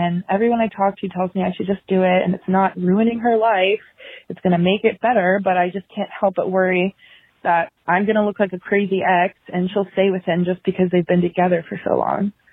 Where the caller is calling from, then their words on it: Virginia, United States; I'm 24 from Virginia, and I'm calling today to ask advice